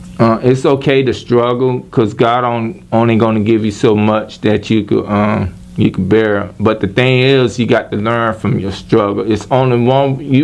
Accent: Jacksonville, Florida, United States; I'm from Jacksonville, Florida.

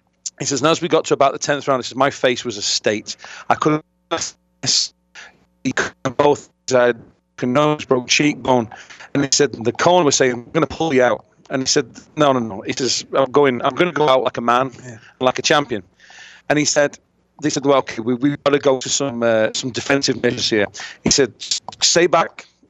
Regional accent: United Kingdom; being British, I like Anthony Joshua.

